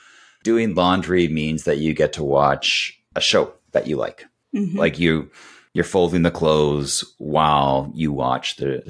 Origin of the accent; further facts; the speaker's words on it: Canada; it's Winnipeg. It is like minus 40. Yeah. I'm Canadian.